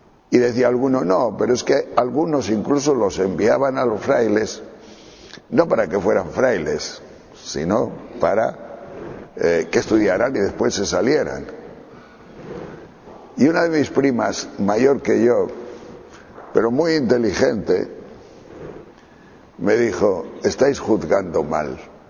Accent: Tejerina, Castile and León, Spain; en pueblos de 3.000 o 4.000 habitantes, en Sahagún, no había instituto, y mucho menos en mi pueblo, en Tejerina.

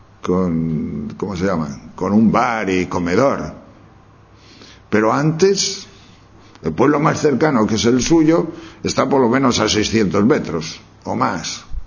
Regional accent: Tejerina, Castile and León, Spain; En mi pueblo, en Tejerina, que nieva metros, allí nadie pasa frío.

